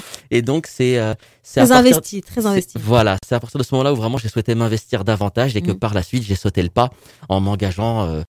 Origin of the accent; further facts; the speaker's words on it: France; born there; mon pays de naissance, la France, et mon pays d'origine, de mes racines, de mes parents, la Tunisie.